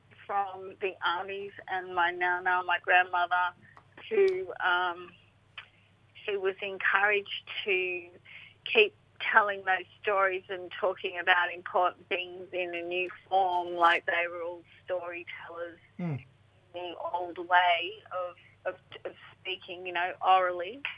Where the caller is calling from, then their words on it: Melbourne, Victoria, Australia; I'm speaking today from Wurundjeri, from the land of the Wurundjeri peoples, on the East Kulin Nations of Naam, Melbourne.